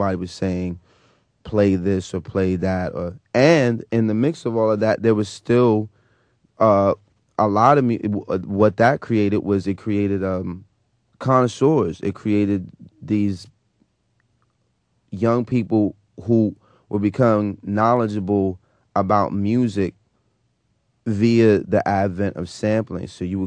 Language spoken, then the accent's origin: English; Brooklyn, New York, United States; Well, I was born in Downstate Hospital in Flatbush, and I was raised in Bedford-Stuyvesant and in Roosevelt Projects. And then when I was around 9 or 10, moved back to Flatbush. And I'm a Brooklyn resident to this day.